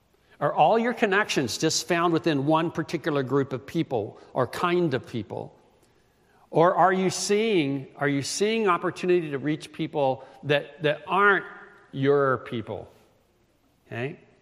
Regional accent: Greenville, United States; I grew up in Greenville. When I was a child, Greenville is pretty much a provincial southern town.

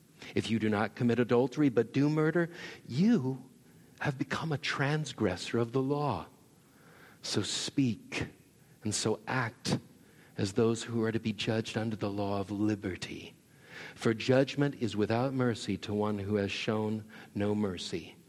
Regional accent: Fresno, California, United States; I grew up in Fresno, and I had the opportunity to work for the U.S. Forest Service as an on-call firefighter.

